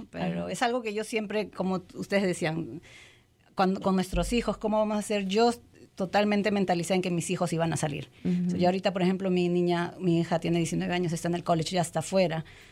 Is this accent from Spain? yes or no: no; Peru; now in United States; Yo soy peruana. Ajá. Yo he llegado a Estados Unidos hace 20 años, en el 2022, ya voy para 21.